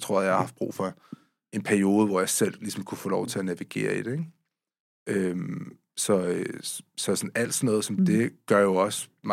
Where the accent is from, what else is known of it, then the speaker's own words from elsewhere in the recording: Copenhagen, Capital Region of Denmark, Denmark; nu er jeg vokset op på Christianshavn, ikke? Altså meget af min tid. Jeg har vokset op på Amager, men har tilbragt meget af min tid på Christianshavn og Christiania